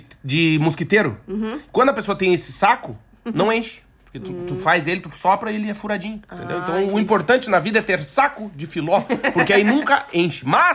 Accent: Rio Grande do Sul, Brazil; now in Portugal; Então, assim, como eu sou gaúcho, eu acho que o sotaque dificulta perder o sotaque.

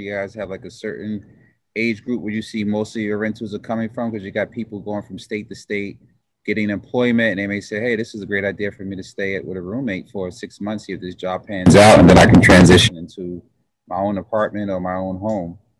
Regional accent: New Jersey, United States; I'm from New Jersey, and I just discovered the next state over in New York

